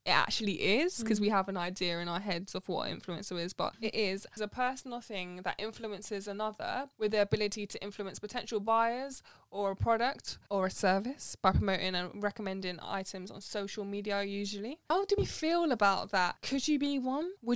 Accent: East Acton, London, United Kingdom; Like, I'm from East Acton. Like, cool.

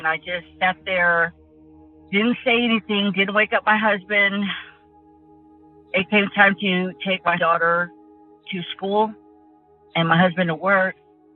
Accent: San Antonio, Texas, United States; Hi, Derek. … I'm from San Antonio, Texas.

